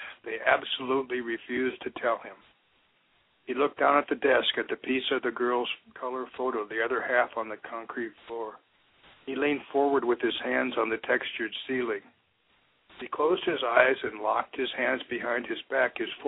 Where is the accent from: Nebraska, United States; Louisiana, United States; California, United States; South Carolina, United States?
Nebraska, United States; Mount Liberty; Well, it has been another long week in Mount Liberty, Nebraska, my hometown.